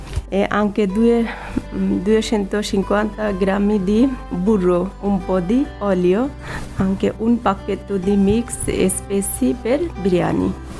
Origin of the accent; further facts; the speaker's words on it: Bangladesh; Italian is a second language; now in Italy; ho 30 anni, vengo dal Bangladesh.